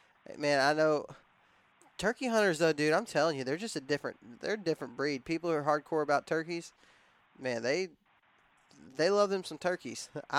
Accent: Texas, United States; But like I said, we were raised in Texas, and so I was kind of left to figure out Easterns on my own.

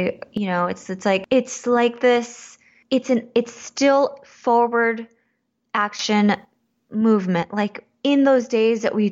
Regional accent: Michigan, United States; Like, I can't figure it out because I'm half and half, but I grew up in Michigan. So unfortunately I don't speak either

